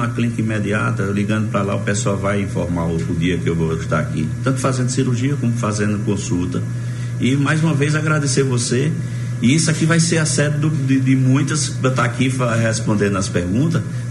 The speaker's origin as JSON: {"language": "Portuguese", "town": "Araripina", "region": "Pernambuco", "country": "Brazil", "said": "Primeiro, eu não sou forasteiro, eu sou da terra"}